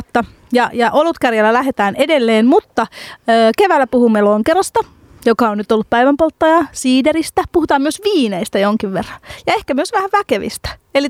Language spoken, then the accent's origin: Finnish; Helsinki, Uusimaa, Finland; mä oon tosiaan Helsingistä kotoisin. Ja Helsingissä ei ainakaan mun lapsuudesta juotu kotikaljaa missään.